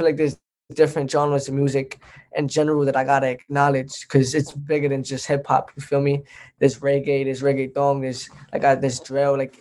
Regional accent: Brooklyn, New York, United States; I grew up in Crown Heights. So, I mean, right now where I grew up at, they're trying to gentrify it now and move in different people.

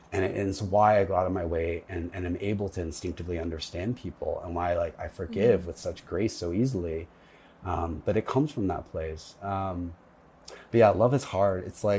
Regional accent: Tennessee, United States; like I'm from Tennessee. And so I think that's like, that's where it lands.

